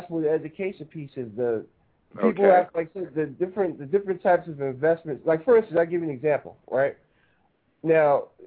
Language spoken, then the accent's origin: English; New York, United States; I'm from New York originally. I got some people that's up there.